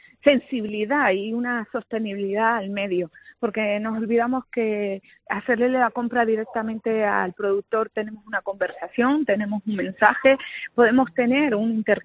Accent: Canary Islands, Spain; Yo soy Gran Canaria hasta la médula.

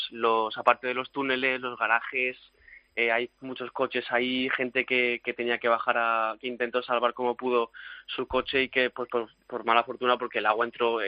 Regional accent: Alfafar, Valencian Community, Spain; Yo Alfafar igual, Alfafar.

